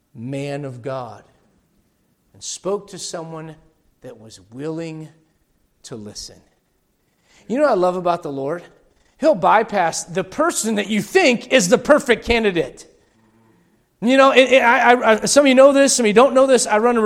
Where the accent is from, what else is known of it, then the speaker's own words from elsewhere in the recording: United States; As an American, I don't like what's going on.